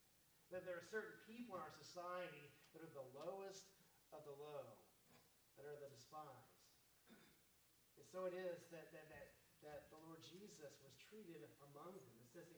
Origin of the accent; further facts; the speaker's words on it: Houston, Texas, United States; I grew up outside of Houston, Texas, and my nostalgic father, regardless of the temperature outside, would always build a fire in the fireplace.